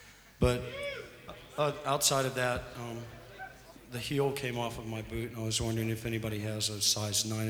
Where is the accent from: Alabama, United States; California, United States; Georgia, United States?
Georgia, United States; We're here from Georgia, which is in the southernmost part of the United States.